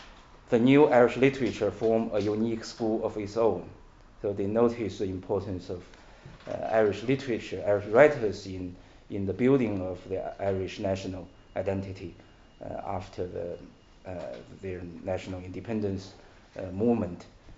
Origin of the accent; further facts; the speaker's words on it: Beijing, China; English is a second language; I'm from Beijing. I work for both, actually, Irish Study Center and the British Study Center in Beijing.